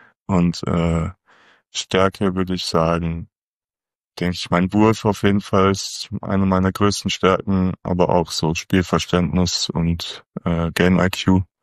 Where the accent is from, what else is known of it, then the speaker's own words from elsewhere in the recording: Münster, North Rhine-Westphalia, Germany; ich bin 20 Jahre alt, ich komme aus Münster ursprünglich